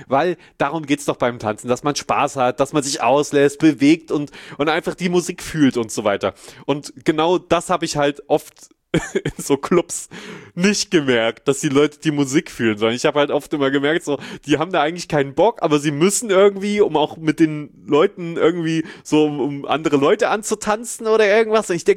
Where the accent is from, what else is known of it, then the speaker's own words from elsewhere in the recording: Schmalkalden, Thuringia, Germany; ich komme ja hier aus Schmalkalden